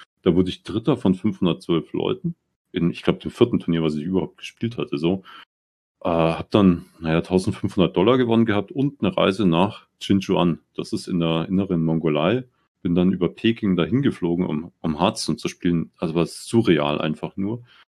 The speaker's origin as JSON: {"language": "German", "town": "Munich", "region": "Bavaria", "country": "Germany", "tie": "born there", "said": "Ursprünglich gebürtig in Minger in München für die Einheimischen."}